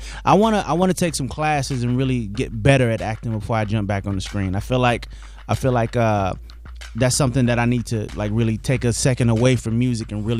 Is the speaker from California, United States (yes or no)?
no; Arkansas, United States; I'm from Arkansas